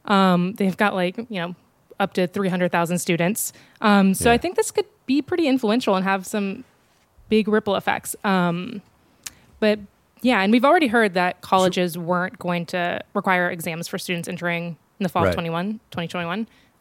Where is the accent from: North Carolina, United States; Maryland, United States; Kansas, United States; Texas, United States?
North Carolina, United States; I saw one news article from my home state. The best state, North Carolina, arguably.